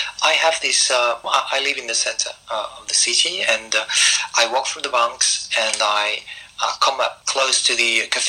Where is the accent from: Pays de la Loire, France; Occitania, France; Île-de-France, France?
Occitania, France; Albi; exactly the feeling I get when I come back to Albi. I have a special bond, of course, because it's my hometown.